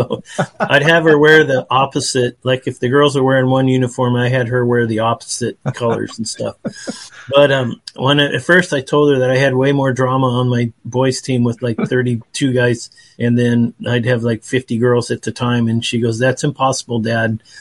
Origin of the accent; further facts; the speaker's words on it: Bakersfield, California, United States; So we grew up in Bakersfield.